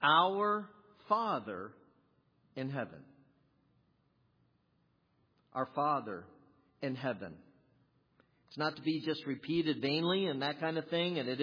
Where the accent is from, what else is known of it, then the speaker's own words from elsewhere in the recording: Ohio, United States; I will admit, I'm from Ohio, I'm a Yankee.